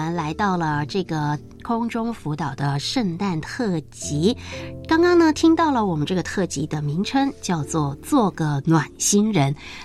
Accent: Hong Kong; 因为这个可能是主要我们香港这边的那个医院呢比较特别有的一个部门

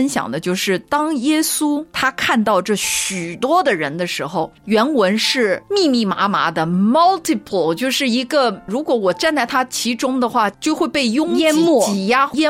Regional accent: China; 对我们中国人来说，我们特别喜欢福这个字嘛

